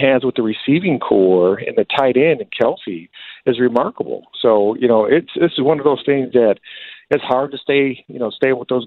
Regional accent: Fort Wayne, Indiana, United States; Last year. Yeah, back to Fort Wayne.

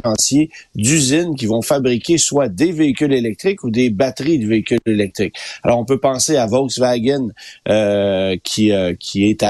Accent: Quebec, Canada; chez nous, au Québec

